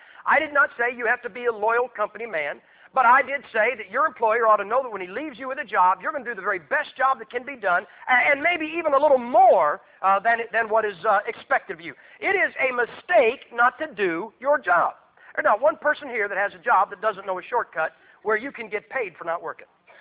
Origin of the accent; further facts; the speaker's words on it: Massillon, Ohio, United States; I was raised in Massillon, Ohio. You guys understand steel here. Man, I was raised three blocks from the steel mills. My dad worked at Republic, worked there 43 years.